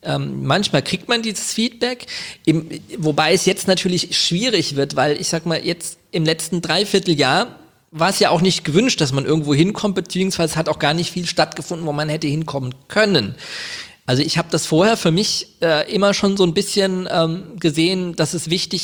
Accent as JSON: {"language": "German", "town": "Wiesbaden", "region": "Hesse", "country": "Germany", "tie": "born there"}